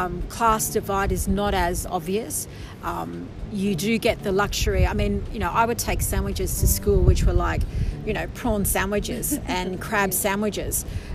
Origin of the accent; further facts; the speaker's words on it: Fingal, Tasmania, Australia; That happened when I was growing up in Fingal a lot.